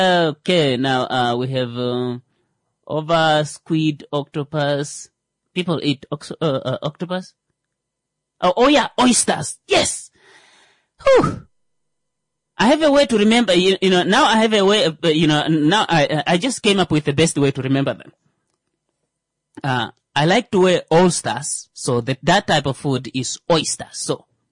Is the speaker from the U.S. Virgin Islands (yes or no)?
no; Kavango, Namibia; Now, at this point, she knows I'm from, she knows I'm from Kavango. So she's like, well, water is not something that's strange to you.